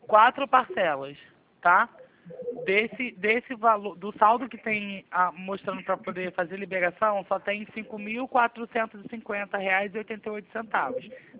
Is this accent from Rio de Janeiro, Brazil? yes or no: yes; Nova Iguaçu, Rio de Janeiro, Brazil; Eu também sou de Nova Iguaçu.